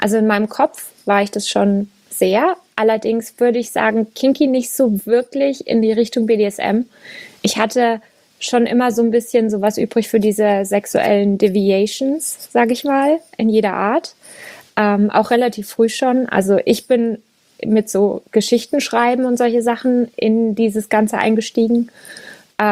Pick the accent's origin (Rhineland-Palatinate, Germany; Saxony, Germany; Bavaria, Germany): Bavaria, Germany; moved away; Ich komme eigentlich aus Unterfranken.